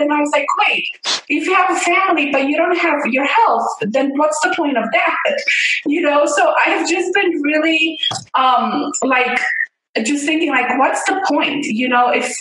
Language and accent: English; Romania; moved away; we grew up in Romania and, you know, like you have to stand in line for food.